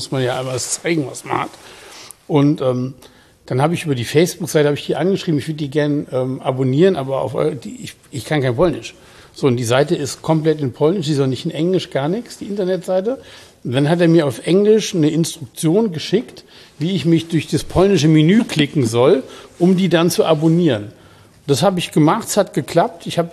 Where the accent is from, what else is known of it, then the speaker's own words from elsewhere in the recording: West Germany, Germany; aber ich als Westdeutscher habe ja gar keine Chance.